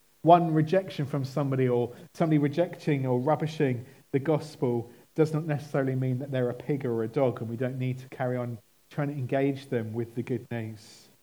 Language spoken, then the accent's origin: English; United Kingdom; Now, as British people, we have a problem with this picture